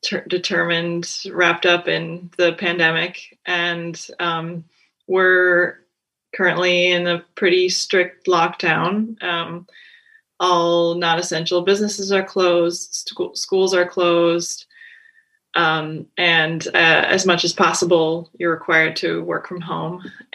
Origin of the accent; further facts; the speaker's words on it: White Bear Lake, Minnesota, United States; So I grew up in White Bear Lake, Minnesota